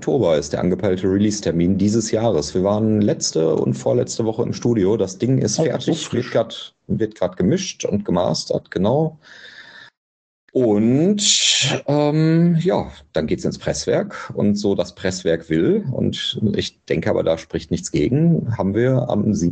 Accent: Bochum, North Rhine-Westphalia, Germany; Ich komme ja aus Bochum

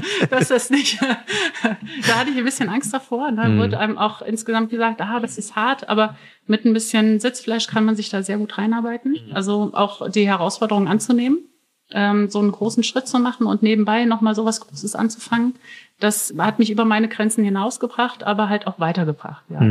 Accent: Fulda, Hesse, Germany; Ich komme aus der Region Mitteldeutschland, also Fulda, genau mitten in Deutschland sozusagen.

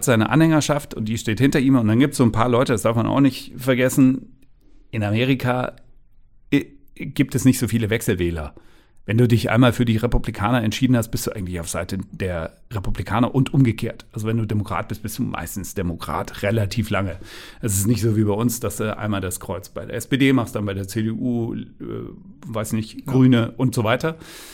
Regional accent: Thuringia, Germany; ich selbst bin aus Thüringen.

